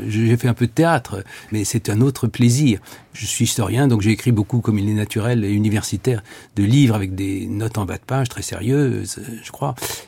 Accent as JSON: {"language": "French", "region": "Bourgogne-Franche-Comté", "country": "France", "said": "Et puis il savait que j'étais de Franche-Comté"}